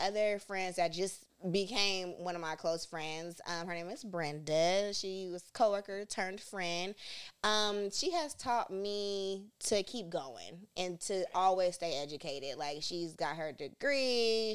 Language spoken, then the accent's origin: English; Stockton, California, United States; So, like, growing up in Stockton, you know, it was either you in the sports and you're doing this, or it's like you outside and like that gang banging type environment